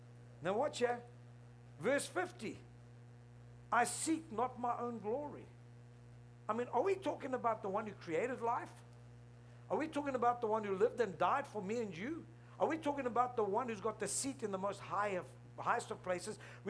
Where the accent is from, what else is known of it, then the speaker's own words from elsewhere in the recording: South Africa; born there; I'm South African born Lebanese.